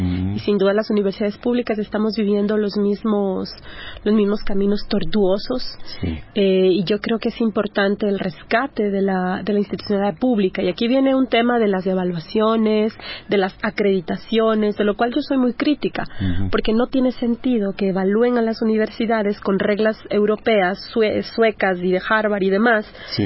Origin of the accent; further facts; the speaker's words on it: Quito, Pichincha, Ecuador; yo vengo de Quito, la mitad del mundo, sí. Latitud cero, donde la misión geodésica midió la Tierra, sí.